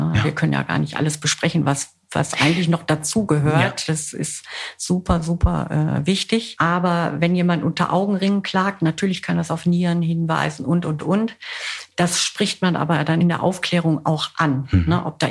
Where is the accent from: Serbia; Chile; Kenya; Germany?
Germany; Essen, North Rhine-Westphalia; Ich komme ja aus Essen